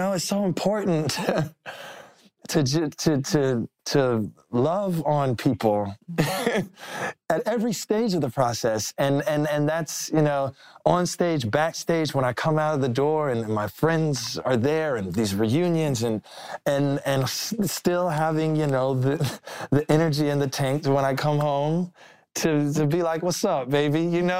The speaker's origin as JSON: {"language": "English", "town": "Florence", "region": "Alabama", "country": "United States", "said": "so I'm from Florence, right, and it's right across the Tennessee River from Muscle Shoals, Alabama."}